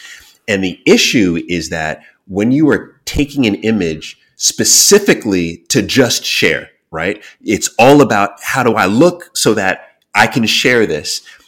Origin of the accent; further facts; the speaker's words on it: New York, United States; By the way, my wife was freaked out when she saw that for the first time because, you know, I'm from New York.